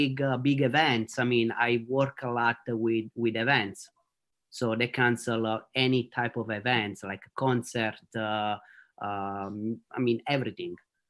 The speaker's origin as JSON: {"language": "English", "town": "Naples", "region": "Campania", "country": "Italy", "moved": "as an adult", "lives_now": "United States", "said": "yes, from Vomero, a little bit out north Naples. And I came in the United States about 8 years ago."}